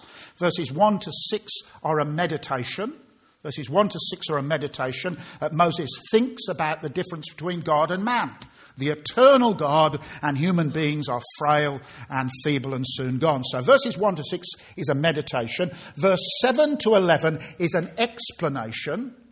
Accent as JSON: {"language": "English", "town": "Birmingham", "region": "West Midlands", "country": "United Kingdom", "tie": "born or raised there", "said": "When I grew up in Birmingham as a little boy, I had three heroes."}